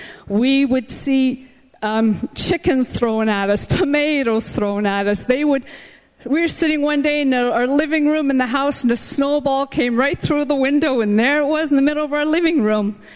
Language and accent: English; Quebec, Canada; moved away as an adult; We pastor a French church in Montreal, and I come personally from Quebec myself and left at the age of 19 to go to Bible college